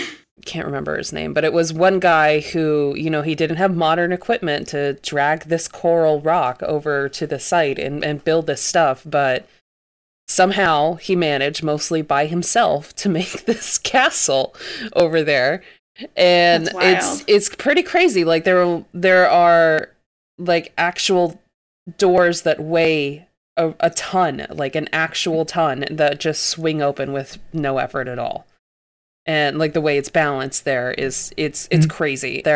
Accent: Miami, Florida, United States; I grew up in Miami and we went there when I was a kid

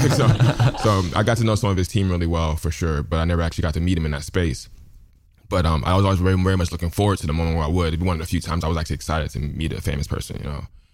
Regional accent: Los Angeles, California, United States; I'm 37 now, and growing up in South LA, I've known a lot of people who've been shot and killed

